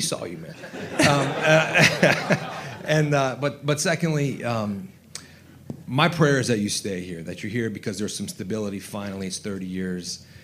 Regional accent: Leesburg, United States; What's up, Kirk? … I'm from Leesburg.

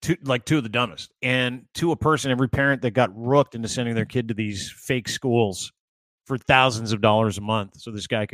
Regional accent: Canada; That is the most embarrassed I've ever been as a Canadian

